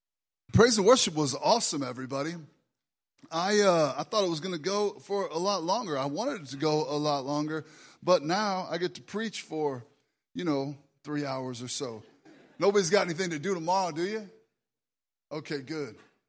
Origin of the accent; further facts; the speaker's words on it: Hastings, Nebraska, United States; moved away; And so I grew up in Nebraska. I didn't do very good in church in Nebraska. In fact, I'm from Hastings